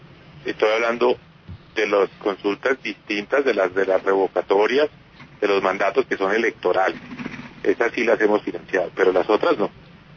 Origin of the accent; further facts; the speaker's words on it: Bogotá, Colombia; Y yo como bogotano seré el primero en concurrir a ejercer ese derecho de voto